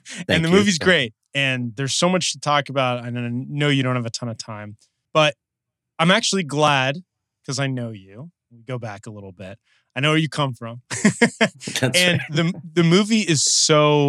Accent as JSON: {"language": "English", "town": "Los Angeles", "region": "California", "country": "United States", "said": "Because we're both from Los Angeles, and we went to school together, and we have sort of a similar background in terms of being analytical about art"}